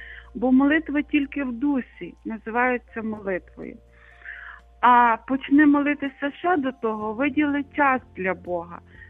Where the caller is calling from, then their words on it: Lviv Oblast, Ukraine; Я з Львівської області.